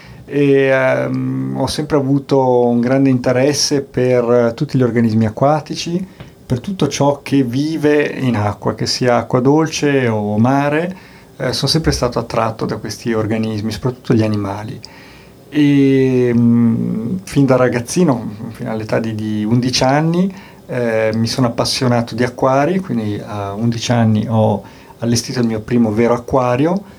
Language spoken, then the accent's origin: Italian; Bolzano, Trentino-Alto Adige, Italy; sono nato a Bolzano, sono di Bolzano.